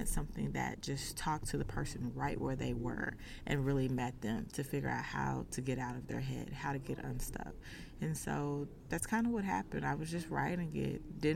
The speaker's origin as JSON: {"language": "English", "region": "Texas", "country": "United States", "said": "If you can tell from the accent, I am from Texas. I'm a Southern girl."}